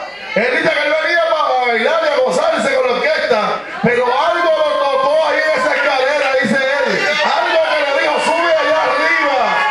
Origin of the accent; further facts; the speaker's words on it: Puerto Rico; Pero son más machistas que nosotros, los puertorriqueños.